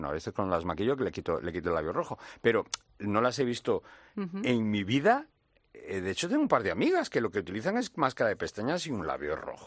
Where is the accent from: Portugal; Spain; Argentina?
Portugal; nosotros, que somos bronceados, que vamos a la playa, que tenemos este sol, y yo digo nosotros porque soy portugués y también lo tengo allí, y estoy bronceado.